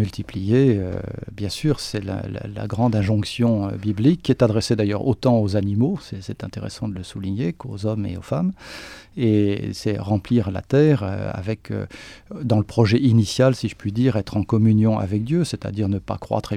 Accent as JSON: {"language": "French", "region": "Normandy", "country": "France", "tie": "born there", "said": "Vous savez, je suis né en Normandie."}